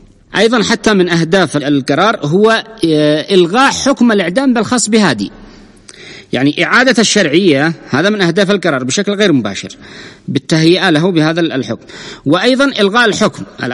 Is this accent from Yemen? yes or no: yes; Yemen; نحن كشعب يمني